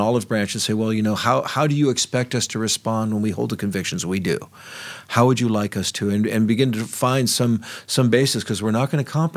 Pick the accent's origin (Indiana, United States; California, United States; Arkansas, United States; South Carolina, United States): California, United States; San Francisco; And I said, well, this is my home. I was raised here in San Francisco.